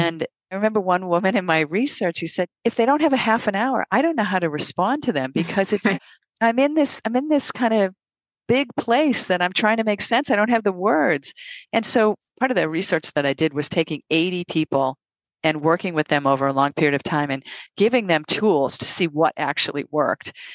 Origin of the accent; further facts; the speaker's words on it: Boston, Massachusetts, United States; accent: Boston; You know that I'm a Bostonian, right? I have an accent that's a Bostonian.